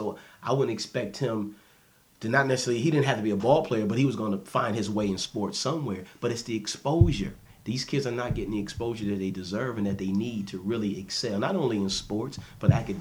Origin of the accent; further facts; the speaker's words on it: Buffalo, New York, United States; because I grew up in the Fruit Belt